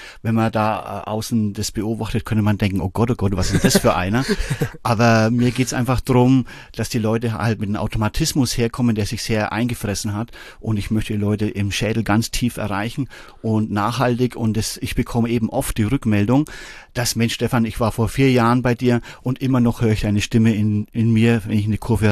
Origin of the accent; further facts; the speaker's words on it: Bamberg, Bavaria, Germany; Und dann eben 88 habe ich da in Bamberg, wo ich herkomme, jemanden kennengelernt